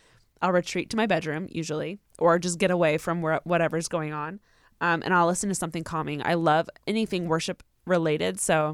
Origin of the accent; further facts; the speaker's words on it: Riverside, California, United States; I'm from Riverside.